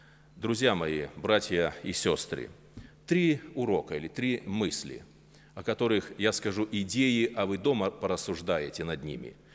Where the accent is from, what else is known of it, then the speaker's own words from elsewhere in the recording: Belarus; Я говорю, у нас уже сформировался такой национальный ответ. Мы говорим, в Беларуси жизнь как у картошки.